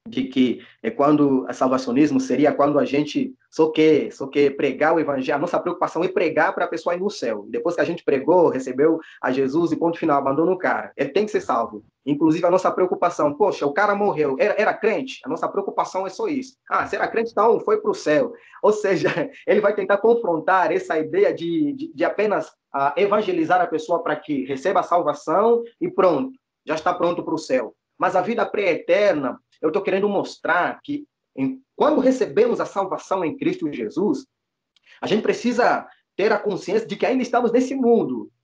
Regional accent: Angola; now in São Paulo, Brazil; quando eu vim de Angola para cá, eu me assustei com a velocidade das coisas aqui no Brasil, especialmente em São Paulo

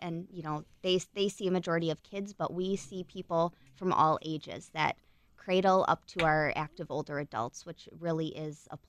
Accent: Burlington, Wisconsin, United States; I grew up in Burlington.

